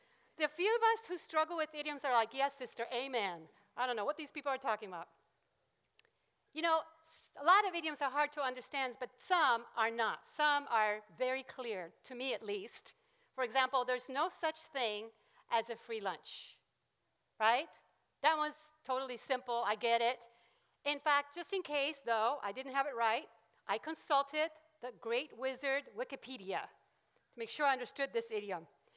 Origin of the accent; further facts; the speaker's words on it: Puerto Rico; English is a second language; all know I'm from Puerto Rico, and English is my second language.